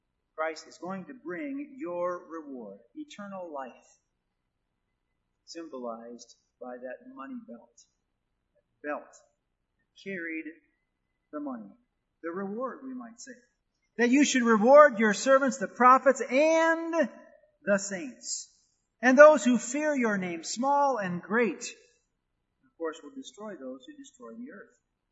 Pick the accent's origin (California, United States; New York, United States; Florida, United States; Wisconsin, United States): Wisconsin, United States; But where I grew up in Wisconsin, when you got snow, you got snow.